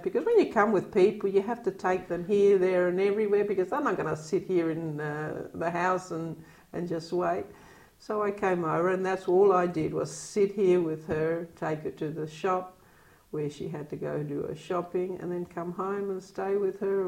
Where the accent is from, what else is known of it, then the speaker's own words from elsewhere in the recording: Australia; But I always say that I'm an Australian with, decent Australian, Italian.